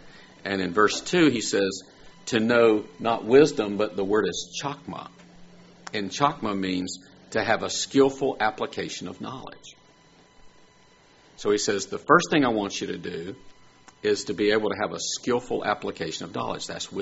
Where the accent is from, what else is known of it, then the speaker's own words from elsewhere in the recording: the South, United States; because we're from the South